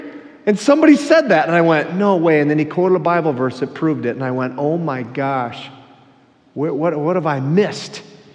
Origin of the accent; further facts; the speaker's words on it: Minnesota, United States; I'm from the Iron Range, we don't do this, this is weird.